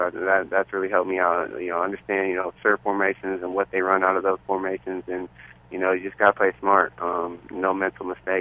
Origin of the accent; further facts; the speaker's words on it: Oregon, United States; You know, I came from Oregon, I'm from Oregon, so I know, you know, I grew up, you know, watching University of Oregon and watching Oregon State